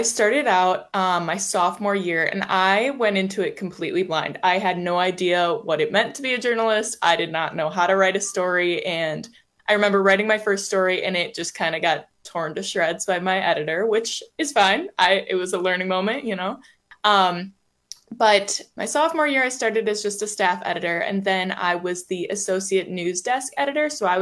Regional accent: Oconomowoc, Wisconsin, United States; I'm born and raised in Oconomowoc. I've lived in Wisconsin my whole life, which I love.

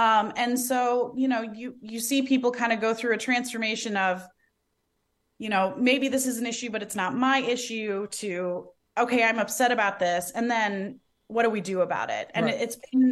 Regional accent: Detroit, Michigan, United States; And I'm from Detroit, you know, we've been really hit, but we saw Detroit really get built up

